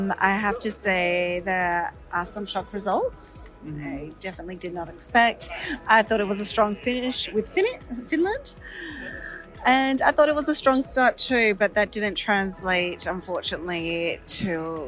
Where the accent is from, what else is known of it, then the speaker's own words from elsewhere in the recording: Australia; I'm disappointed about my home country, Australia